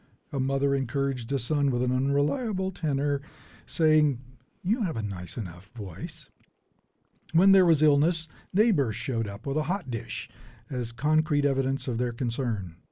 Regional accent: the South, United States; They were the foundations of life in the small towns I knew as a boy, even though I grew up outside Minnesota. In those small southern towns

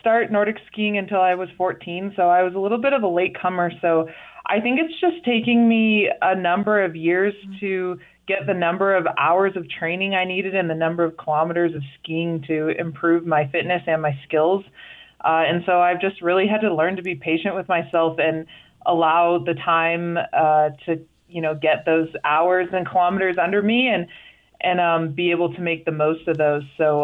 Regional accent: Park City, Utah, United States; moved away as an adult; now in Anchorage, United States; Yeah, I was born and raised in Park City and lived there until I was 18, and then I went to college in Dartmouth, and then when I graduated there, I moved to Anchorage, Alaska

